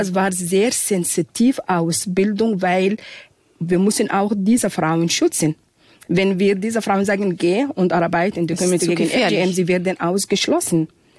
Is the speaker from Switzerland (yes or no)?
no; Sudan; German is a second language; Ja, ich bin aus dem Sudan. Sudan ist ein afrikanisch-arabisches Land.